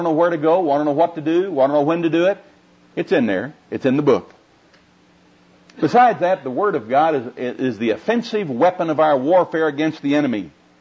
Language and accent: English; Oklahoma, United States; accent: Oklahoma; This Oklahoma accent's not bothering you, is it?